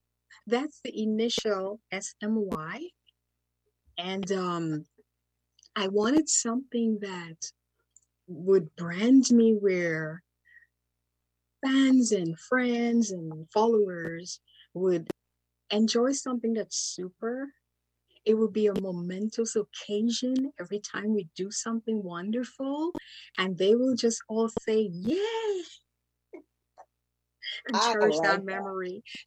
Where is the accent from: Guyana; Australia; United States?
Guyana; born there; I'm from South America. I was born in Guyana. First British Guyana, then we got our emancipation and we divorced England or Britain.